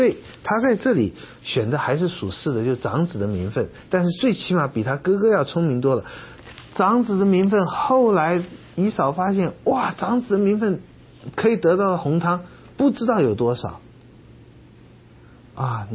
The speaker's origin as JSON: {"language": "Chinese", "country": "China", "said": "但是呢，我们中国人一直有个观念，就是小不忍乱大谋哈"}